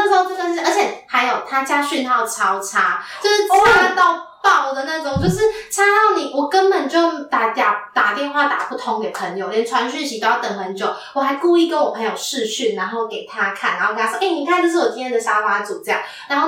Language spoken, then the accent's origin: Chinese; Taiwan; 哦，我们台湾人都洗澡比较快